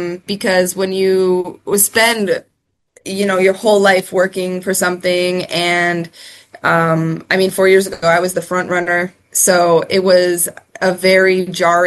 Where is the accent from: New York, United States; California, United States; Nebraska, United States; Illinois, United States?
Illinois, United States; Chicago; because I grew up in Chicago and Nationals are in St. Louis, it's only about a 5-hour drive